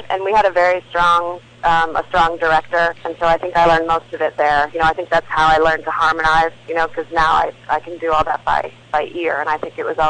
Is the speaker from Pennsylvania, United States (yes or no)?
yes; Clarks Summit, Pennsylvania, United States; I grew up in Pennsylvania. I grew up in northeast Pennsylvania, a little town called Clark Summit. It's right outside of Scranton.